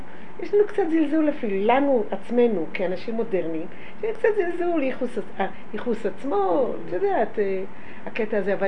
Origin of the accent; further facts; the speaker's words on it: Jerusalem, Jerusalem District, Israel; אני ירושלמית ואנחנו היינו טיפשים, ילדים טיפשים. לא מספיק ביקשנו מההורים שלנו לספר. אני דור שביעי בירושלים, לא מספיק.